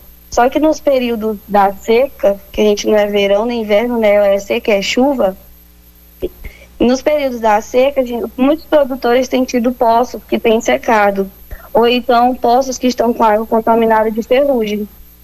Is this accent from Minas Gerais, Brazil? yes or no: no; Acre, Brazil; que é a Amazônia mais no Ocidente que tem, é nós que somos do Acre